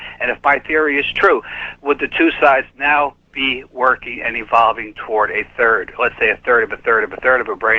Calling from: Bellingham, Washington, United States; I'm calling from Bellingham, Washington, KGIM 790.

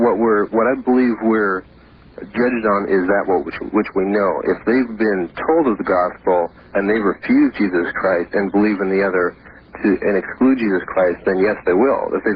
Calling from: Seattle, Washington, United States; from Seattle.

